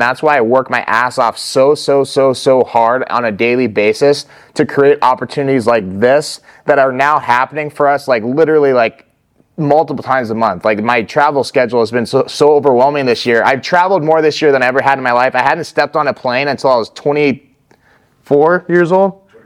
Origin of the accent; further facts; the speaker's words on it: Arizona, United States; my last duty to accomplish, per se, in my home state of Arizona